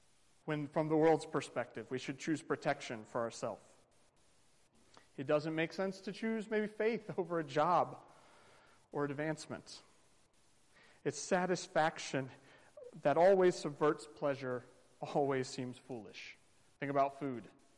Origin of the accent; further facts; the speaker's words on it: North Carolina, United States; I think he's going on 60 years in ministry of the church I grew up in North Carolina.